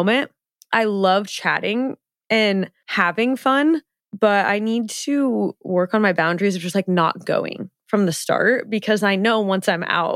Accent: Nebraska, United States; Because when I travel and I tell people I'm from Nebraska, they start … as if it's my name and are like so intrigued.

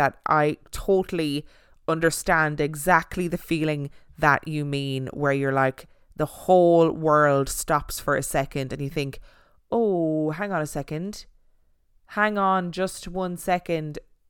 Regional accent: Monterey, California, United States; Now, I grew up in Monterey, California, and I know all the nearby towns.

